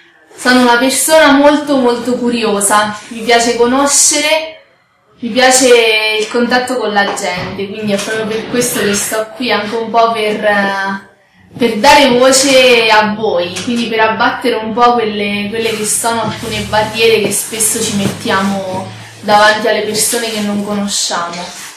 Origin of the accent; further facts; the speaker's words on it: Ascoli Piceno, Marche, Italy; ho 26 anni, sono di Ascoli